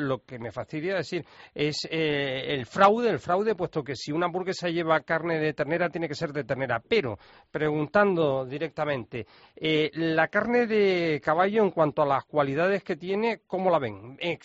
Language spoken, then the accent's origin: Spanish; Canary Islands, Spain; voy a hacer publicidad de mi tierra, de Gran Canaria.